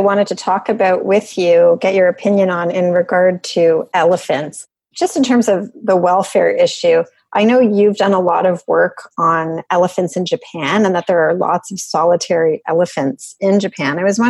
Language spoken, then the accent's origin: English; Toronto, Ontario, Canada; to me as a Canadian child growing up in Toronto, the place that you went to see an elephant that was natural was literally the zoo.